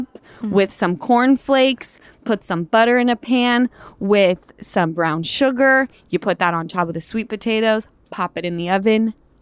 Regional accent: Utah, United States; I'm from Utah and we all lived on the same little hill called Mount Olympus.

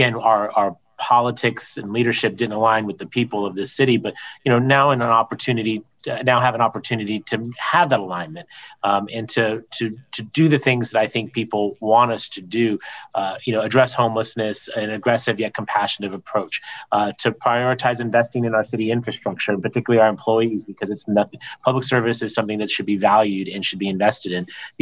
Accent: San Diego, California, United States; This is my hometown. I'm a third generation San Diegan, and the opportunity to lead an organization, not just the city, my hometown

